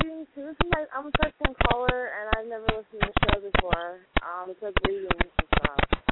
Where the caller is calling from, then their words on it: Lake Milton, Ohio, United States; I live in Lake Milton, Ohio.